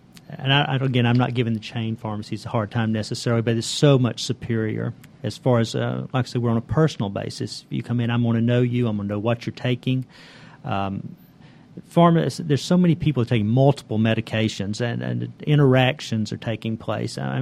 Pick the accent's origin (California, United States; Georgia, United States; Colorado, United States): Georgia, United States; Buford; I was actually born and raised in Buford. I'm a local hometown boy. I attended the Buford City Schools